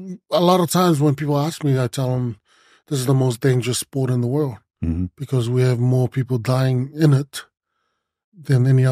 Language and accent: English; Japan; I come from Japan and I bring the Japanese style.